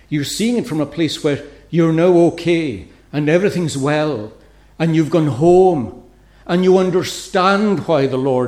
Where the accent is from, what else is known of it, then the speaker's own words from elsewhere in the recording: Uist, Scotland, United Kingdom; my old minister, when I was growing up in Uist.